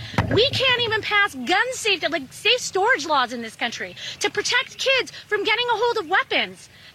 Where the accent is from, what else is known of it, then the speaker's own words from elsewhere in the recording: Highland Park, Illinois, United States; I'm from Highland Park.